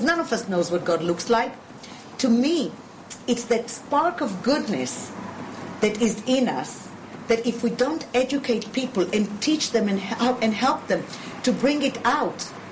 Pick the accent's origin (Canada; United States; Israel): Israel; I'm not afraid to tell anybody I'm from Israel